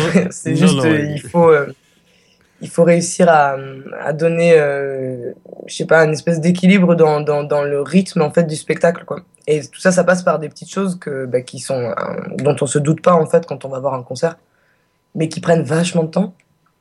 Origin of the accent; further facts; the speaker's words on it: Toulouse, Occitanie, France; Donc là, on vient tous de Toulouse.